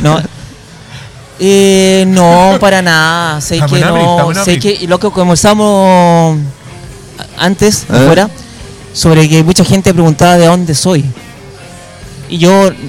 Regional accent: Chile; No, es que nunca digo que soy de Chile.

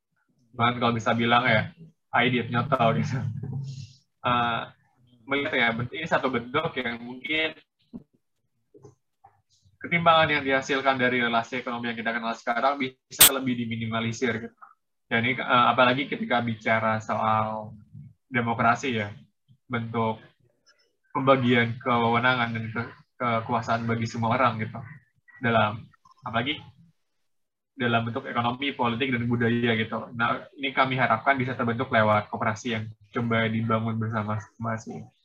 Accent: Sukabumi, West Java, Indonesia; born there; kebetulan kami lahir berdua di Sukabumi

